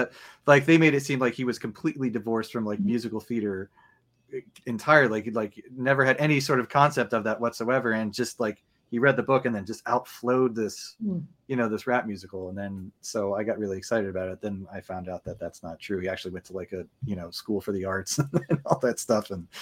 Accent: New Jersey, United States; I grew up in Jersey, so he was like the one like main founding father

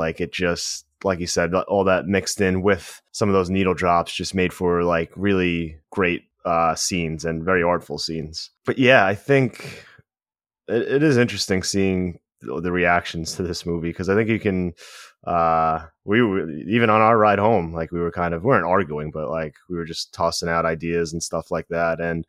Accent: United States; being American, a war of this magnitude on our soil

